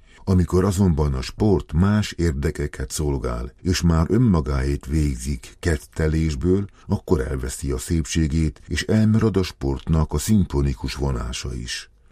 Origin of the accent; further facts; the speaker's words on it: Hungary; de köszönni, mert magyar vagyok.